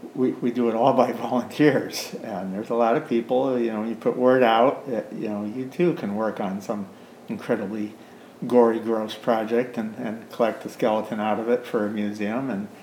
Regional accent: Kodiak, Alaska, United States; now in Homer, United States; I was born in Kodiak. I'm from Alaska. I've lived in Homer for the last 40-some years, 42, 43 years or something.

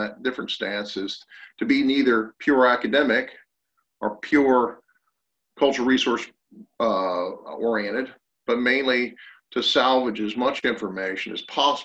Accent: Tillman Island, United States; And as a kid growing up on Tillman Island, I got interested in archaeology, but mainly because of loss or erosion.

